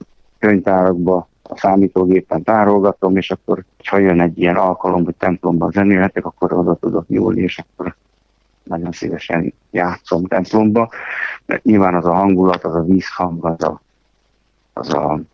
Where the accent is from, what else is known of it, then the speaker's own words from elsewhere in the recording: Tótkomlós, Békés, Hungary; Hát én Tótkomoson nőttem fel